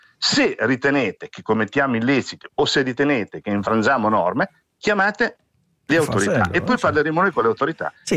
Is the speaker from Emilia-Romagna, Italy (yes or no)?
yes; Rimini, Emilia-Romagna, Italy; tipo Rimini, io sono di Rimini